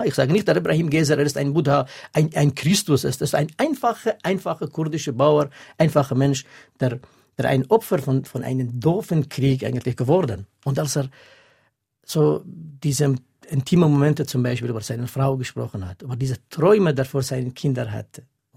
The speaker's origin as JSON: {"language": "German", "region": "Al-Hasakah Governorate", "country": "Syria", "tie": "born or raised there", "said": "Ich bin in Syrien aufgewachsen, in einem kleinen Dorf neben einer Stadt, heißt Kamischli."}